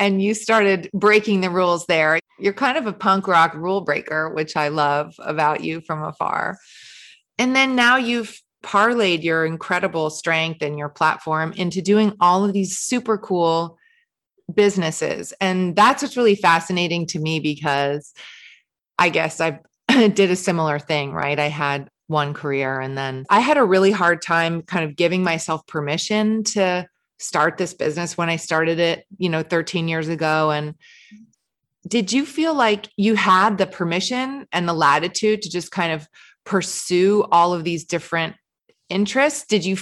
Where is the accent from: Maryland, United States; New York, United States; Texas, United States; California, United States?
New York, United States; New York City; I grew up in New York City and I drive like a taxi driver.